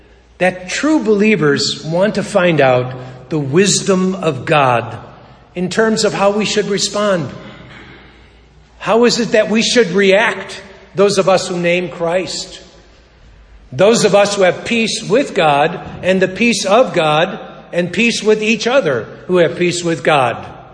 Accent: Chicago, Illinois, United States; Chicago, my hometown

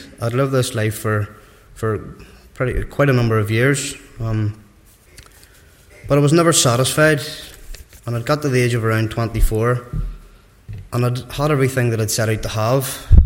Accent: Newtownabbey, Northern Ireland, United Kingdom; I'm from Newton Abbey. I'm 25. I've been attending Abbots Cross Congregational for around a year and a half. I live just across the road in Abbots Cross.

